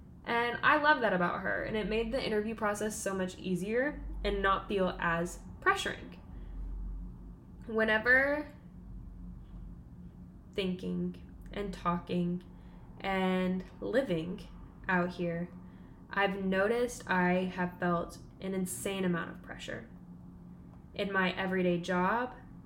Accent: Arkansas, United States; And mind you, I'm from Arkansas. I'm from a super small town.

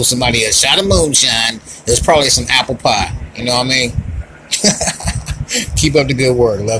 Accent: North Carolina, United States; One-time prostitution, and I'm from North Carolina.

